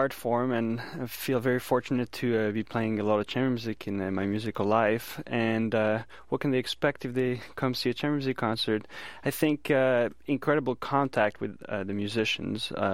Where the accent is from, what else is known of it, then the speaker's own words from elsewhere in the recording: Nice, Provence-Alpes-Côte d'Azur, France; now in United States; I'm originally from France, from Nice, the south of France. Grew up there, and then I started traveling for music.